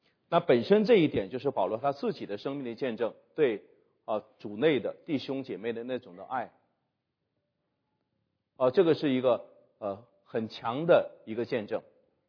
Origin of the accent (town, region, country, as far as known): China